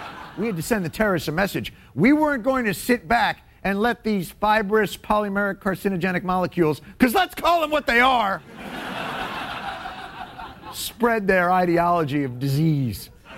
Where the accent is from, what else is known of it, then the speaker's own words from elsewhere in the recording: New Jersey, United States; Now, I'm from New Jersey. It has its charms